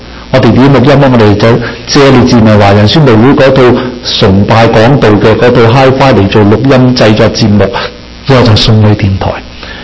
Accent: China; 当时我面对我嘅祖国中国，我就突然间记起

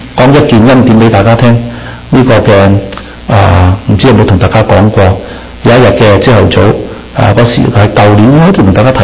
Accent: China; 当时我面对我嘅祖国中国，我就突然间记起

